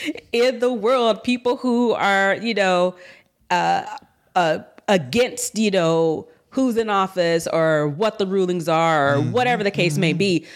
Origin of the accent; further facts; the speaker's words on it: the South, United States; I'm from the South. We don't have a lot of cold weather activities